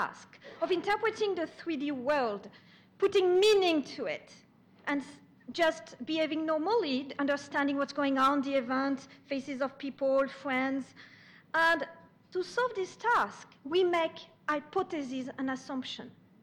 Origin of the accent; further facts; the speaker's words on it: France; English is a second language; So it's a city from my hometown in France.